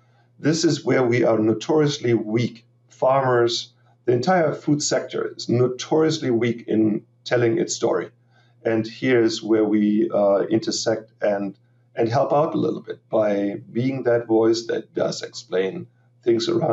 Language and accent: English; Germany; moved away as an adult; also born or lived in Texas; now in Davis, United States; Yeah, so I'm a native from Germany, lived there for 27 years and 27 years ago, I came to the States.